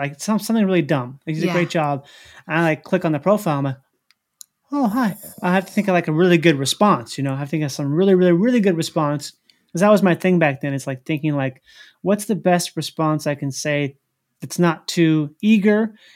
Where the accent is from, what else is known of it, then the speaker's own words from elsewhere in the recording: Minnesota, United States; I'm from the Midwest, which is like middle America.